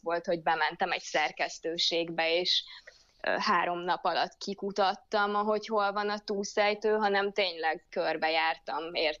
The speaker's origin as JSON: {"language": "Hungarian", "town": "Balassagyarmat", "region": "Nógrád", "country": "Hungary", "tie": "born there", "said": "ugye Balassa gyarmati születésű vagyok"}